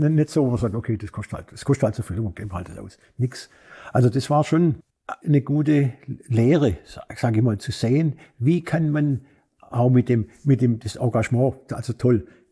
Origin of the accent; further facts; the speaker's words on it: Baden-Württemberg, Germany; weil ich muss ja als Schwabe in Korea muss man ja nicht unbedingt nur koreanisch essen.